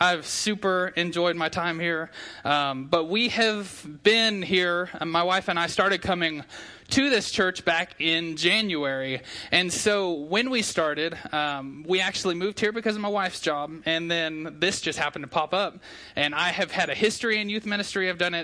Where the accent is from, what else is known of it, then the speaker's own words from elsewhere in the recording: Abilene, Texas, United States; also born or lived in Sweetwater; I was actually born and raised in Abilene for a while. I can't exactly tell you the dates, but I know I actually grew up in this church. I went here until I was about halfway through my fifth grade year of school